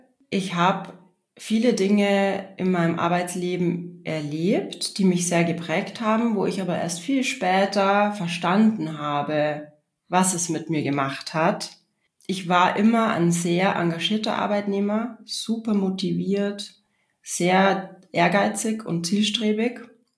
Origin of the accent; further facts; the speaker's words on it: Regensburg, Bavaria, Germany; Ich habe in meiner Kindheit Ballett gemacht, lange Jahre im Stadttheater in Regensburg, wo ich aufgewachsen bin.